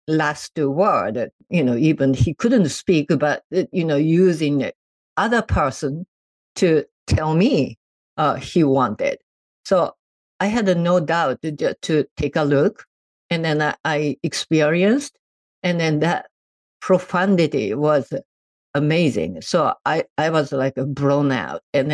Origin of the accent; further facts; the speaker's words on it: Japan; moved away as an adult; now in United States; For that purpose, we didn't have enough financial aid because my husband was from England. I was from Japan. I came to the States with two suitcases, nothing else.